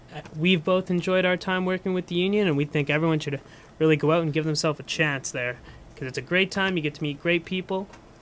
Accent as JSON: {"language": "English", "town": "Yellowknife", "region": "Northwest Territories", "country": "Canada", "said": "And I am from Yellowknife, Northwest Territories."}